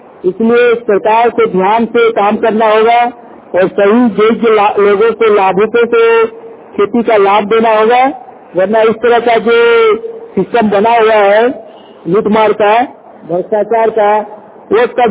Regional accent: Bokaro, Jharkhand, India; हम बोकारो झारखंड से हूँ। मेरा गांव कसमा चट्टी है।

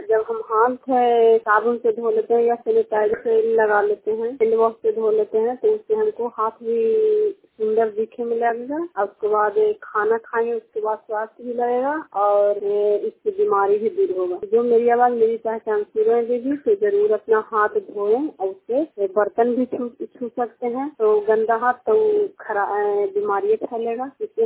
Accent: Chandi, India; चंडी दी की रहने वाली हूँ

